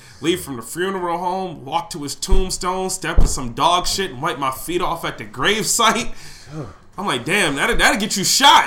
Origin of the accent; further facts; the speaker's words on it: Buffalo, New York, United States; you a Buffalo nigga, and I made it clear I'm from Buffalo. I ain't hiding behind that.